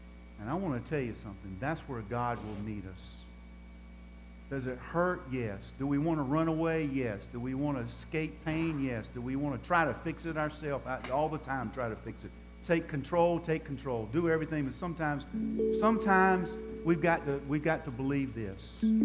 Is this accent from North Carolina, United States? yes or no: yes; Durham, North Carolina, United States; I grew up in Durham, North Carolina. And when I was 6 years old, I went to a Durham Bulls baseball game, and I fell in love with baseball.